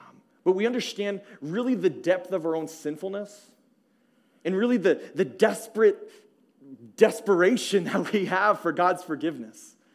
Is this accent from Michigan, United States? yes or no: no; Tucson, Arizona, United States; My sister, we grew up in Tucson, and she knows Jose.